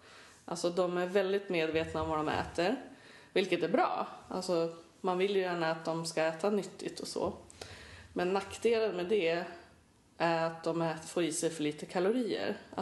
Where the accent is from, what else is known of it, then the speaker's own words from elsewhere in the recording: Skellefteå, Västerbotten County, Sweden; Jag är från Norrland, Skellefte.